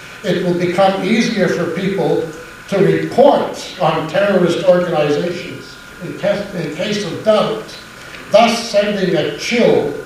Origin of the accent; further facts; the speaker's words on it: Halifax, Nova Scotia, Canada; I grew up in Halifax during the war